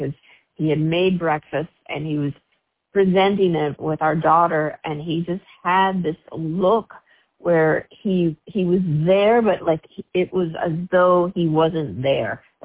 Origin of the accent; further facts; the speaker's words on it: New York, United States; I mean, he came from Oregon, I was from New York, and I'm half Dominican, half East Indian